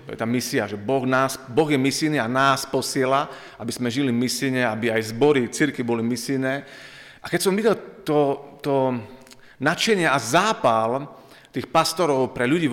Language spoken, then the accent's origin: Slovak; Košice, Košice Region, Slovakia; som z Košíc, tam som sa narodil, tam žijem